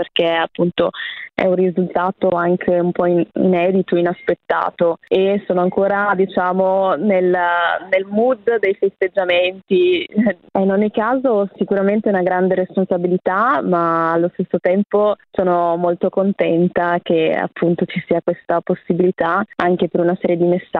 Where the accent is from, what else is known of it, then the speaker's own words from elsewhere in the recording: Verona, Veneto, Italy; essendo per lo più nati e cresciuti a Verona, abbiamo come tutti la dedizione per la nostra città